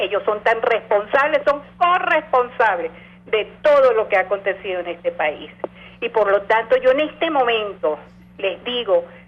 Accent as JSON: {"language": "Spanish", "country": "Venezuela", "said": "se identifican con lo que yo siento como venezolana"}